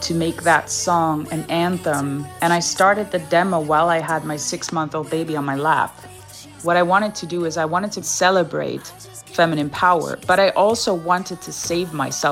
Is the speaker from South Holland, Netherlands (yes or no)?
yes; Rotterdam, South Holland, Netherlands; because I am a refugee and I grew up in Rotterdam and I was exposed to so many cultures in so many countries.